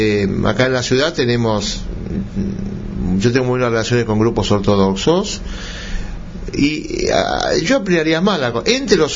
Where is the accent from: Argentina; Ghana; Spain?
Argentina; now in Israel; La vida alrededor de una comunidad, de donde yo vengo, de Argentina, se siente más la vida religiosa comunitaria que en Israel.